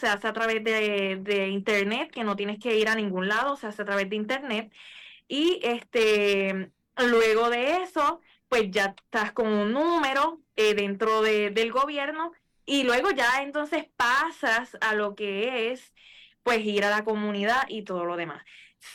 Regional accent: Puerto Rico; Y se nos hace, como buen puertorriqueño, un arroz con pollo.

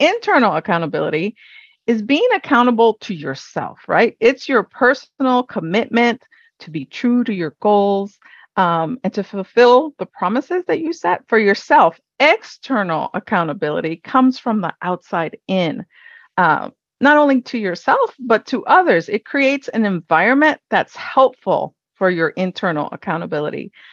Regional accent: Hawaii, United States; I'm Mexican American, born and raised in Hawaii.

